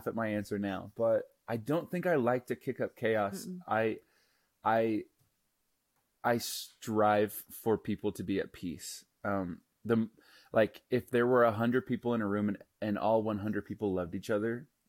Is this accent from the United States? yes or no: yes; Tulsa, Oklahoma, United States; But when I was 15, I was raised in Tulsa, Oklahoma, and I was kind of on a farm in the suburbs.